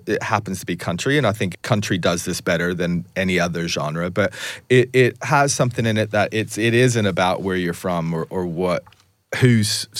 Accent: United States; now in United Kingdom; But as an American who's lived here for a very long time, it means a lot to me.

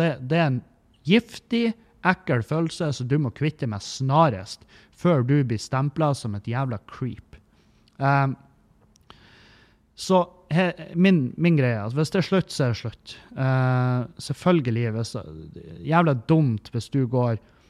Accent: Meløy, Nordland, Norway; den jævla brokoden i Meløy der jeg vokste opp

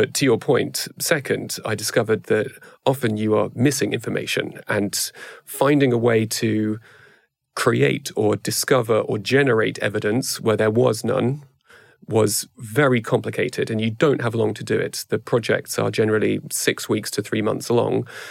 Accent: United Kingdom; I've got two American parents, but I grew up in the UK. So particularly as a British person with my British hat on

